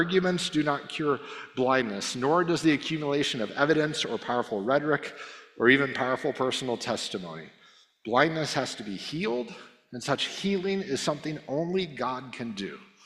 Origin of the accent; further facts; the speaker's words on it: United States; So the fact that I come from the United States might raise some questions in some of your minds